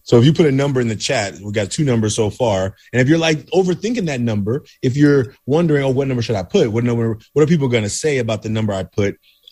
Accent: Oakland, California, United States; Now, listen, I know that my growing up in Oakland, California it was my story.

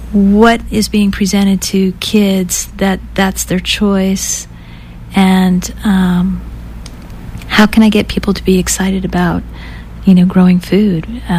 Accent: Florida, United States; also born or lived in Massachusetts; I was born in Massachusetts, and when I was young, we moved to Florida, and we would spend summers going back to Massachusetts

